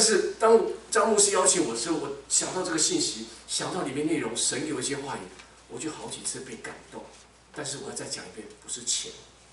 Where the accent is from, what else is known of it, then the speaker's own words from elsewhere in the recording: Taiwan; 所以我记得我小时候，因为我父亲是个军人，所以我是在眷村里面长大的。我们从国内到台湾来